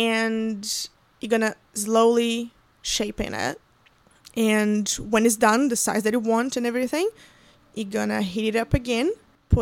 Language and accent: English; Brazil; English is a second language; moved away as an adult; now in New Zealand; No, I'm from Brazil.